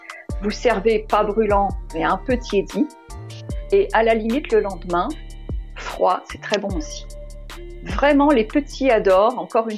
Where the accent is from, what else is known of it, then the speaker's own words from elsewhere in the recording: Bourgogne-Franche-Comté, France; je viens du Jura et en bonne jurassienne, je vais vous proposer encore aujourd'hui une recette de ma région